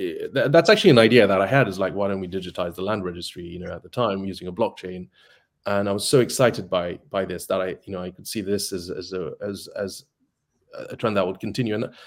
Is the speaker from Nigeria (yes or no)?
no; Kenya; when I grew up in Kenya